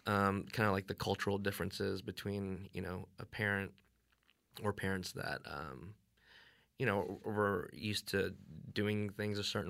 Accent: Houston, Texas, United States; I grew up in Houston. I was born and raised in Houston. I was used to, you know, living in a city that had all these things to do.

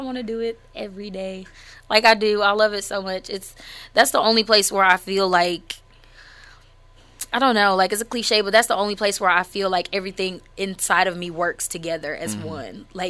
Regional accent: Huntsville, Alabama, United States; also born or lived in California; I am native to Huntsville because I was raised here. I was born in California. I've always felt like I have like a Californian spirit.

